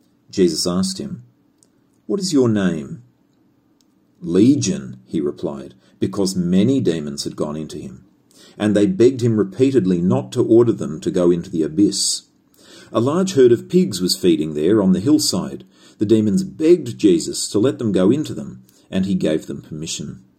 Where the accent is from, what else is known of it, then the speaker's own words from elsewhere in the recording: Australia; I'm an Aussie. And in Australia, we say this about the table spread Vegemite.